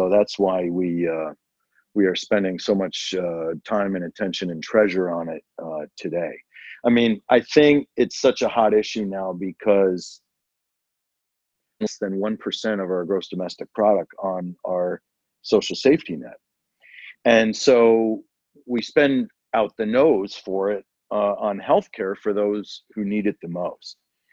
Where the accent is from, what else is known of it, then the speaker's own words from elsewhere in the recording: Detroit, Michigan, United States; I'm a son of Detroit, so I grew up on Motown.